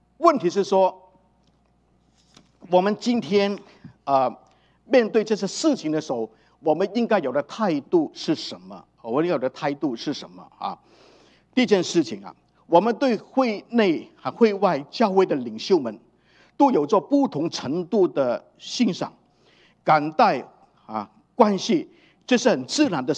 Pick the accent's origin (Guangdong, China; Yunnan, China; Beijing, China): Guangdong, China; Chaozhou; 我说我是潮州人